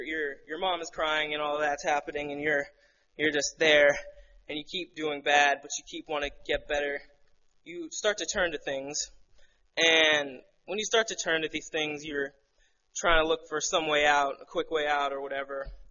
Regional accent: New Jersey, United States; born there; I was born in New Jersey a while ago.

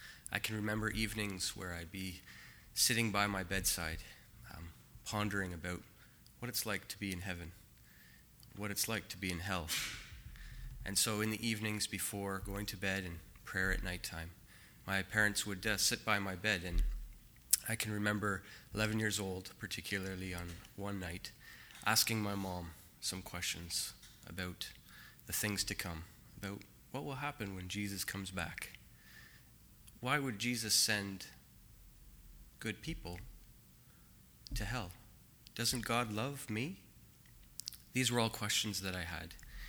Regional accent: Canada; I am from Canada. If you don't know where Canada is

